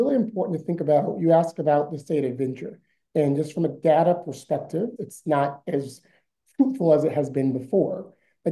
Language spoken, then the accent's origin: English; Fort Pierce, Florida, United States; I grew up in South Florida, a place called Fort Pierce, Florida. It's in the Treasure Coast of Florida. My family on both sides go back to the Bahamas. So we're proud Bahamians and I'm an island people.